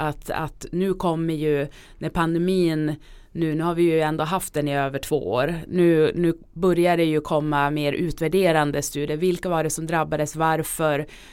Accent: Norrbotten County, Sweden; now in Stockholm, Sweden; Jag kommer själv från Norrbotten

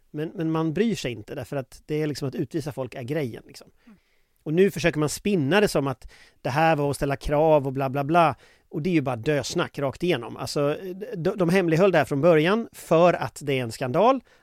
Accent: Gothenburg, Västra Götaland County, Sweden; Jag är från Göteborg.

